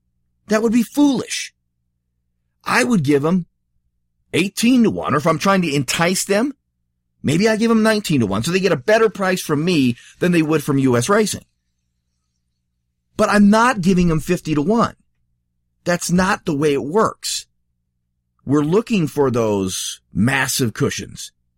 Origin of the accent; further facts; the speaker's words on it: Colorado, United States; my home state of Colorado, doesn't have a rich history of horse racing anyway.